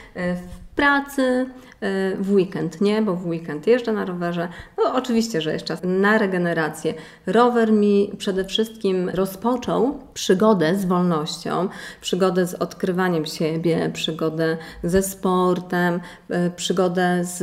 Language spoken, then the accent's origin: Polish; Jabłonowo Pomorskie, Kuyavian-Pomeranian Voivodeship, Poland; Pochodzę z Podbrodnicy, z Jabłonowa Pomorskiego.